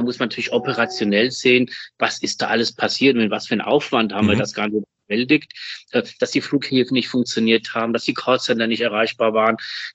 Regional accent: Germany; also born or lived in Spain; ich bin ja sehr deutsch-spanisch, spanisch-deutsch, also das kann man da so nennen, wie man will. Ich bin in Spanien geboren, in Deutschland aufgewachsen.

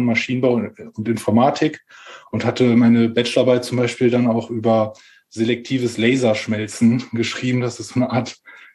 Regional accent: Ahaus, North Rhine-Westphalia, Germany; Und ich komme ursprünglich aus Ahaus. Das ist im Münsterland.

